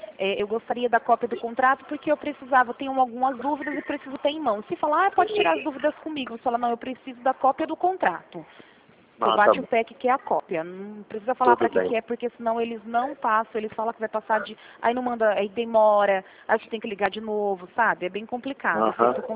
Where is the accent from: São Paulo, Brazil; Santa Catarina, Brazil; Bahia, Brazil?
São Paulo, Brazil; Rio Claro; Eu sou daqui de Rio Claro mesmo